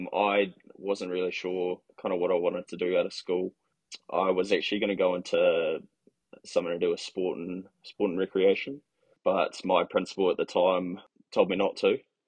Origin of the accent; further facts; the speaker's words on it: Auckland, New Zealand; I was born and raised in Auckland. My parents own a lifestyle block. It's probably about an hour outside of Auckland City, down south. So it's nice and secluded